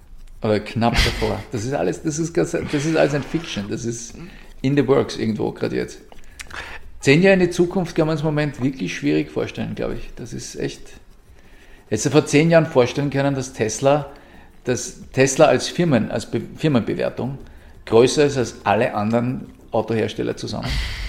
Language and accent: German; Vienna, Austria; Ich bin ein Wiener.